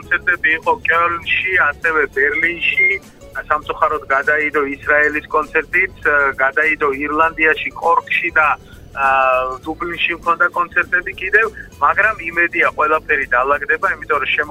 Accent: Batumi, Adjara, Georgia; ეხა ბათუმში დავიბადე, ბათუმში გავიზარდე, მიყვარს ჩემი ქალაქი, მიყვარს ჩემი კუთხე, ჩემი აჭარა

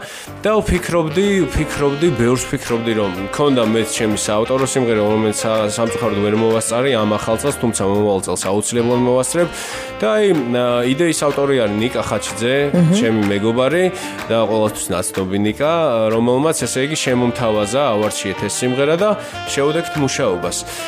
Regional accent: Imereti, Georgia; ძალიან მიყვარს ეს მხარე, სწორედ იქიდან ვარ, ანუ კი ვარ ფესობით სვანი, მაგრამ წევაში მაქვს სოფელი იმერეთში და ძალიან მიყვარს ეს მხარე.

